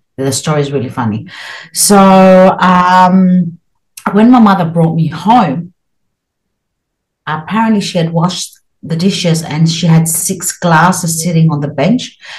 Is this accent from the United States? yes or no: no; Australia; because I was born and brought up in Australia.